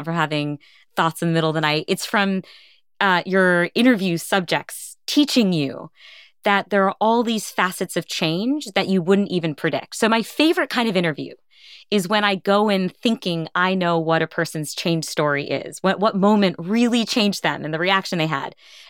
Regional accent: India; And I'm Indian. So turmeric is like one of my spices.

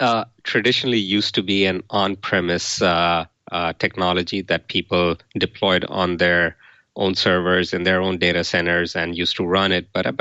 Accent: India; now in United States; So I grew up in India and have lived in the U.S. for about 30 years.

